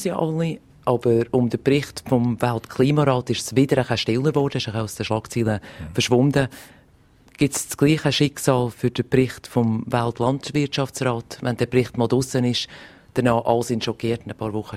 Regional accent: Switzerland; ich als Schweizer Konsumentin

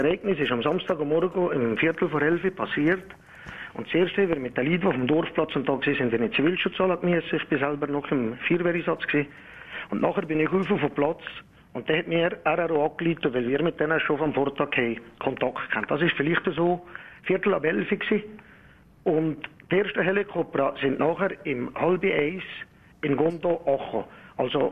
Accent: Switzerland; wir sind aus der Schweiz

